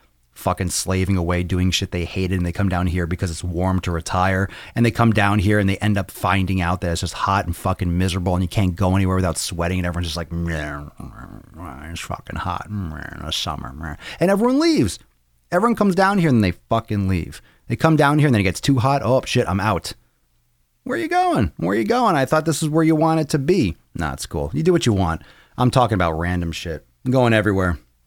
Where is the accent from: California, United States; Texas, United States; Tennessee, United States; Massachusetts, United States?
Massachusetts, United States; Just left Orlando with my kids. I'm from Massachusetts.